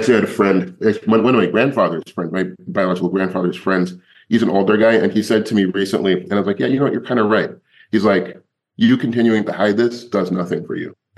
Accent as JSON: {"language": "English", "region": "New York", "country": "United States", "tie": "born there", "said": "I was born in New York. I was born in Grantsville, New York."}